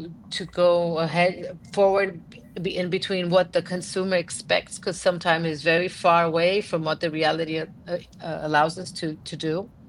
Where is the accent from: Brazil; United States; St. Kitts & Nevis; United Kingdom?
Brazil; São Paulo; Oh yeah, I'm from Sao Paulo. I actually live in Sao Paulo. I commute every other week. I get on a plane and come here.